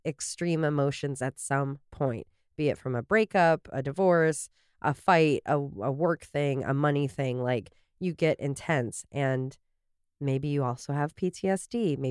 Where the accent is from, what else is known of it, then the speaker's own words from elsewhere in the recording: Canada; No, you would say, I'm Canadian, so it's foyer.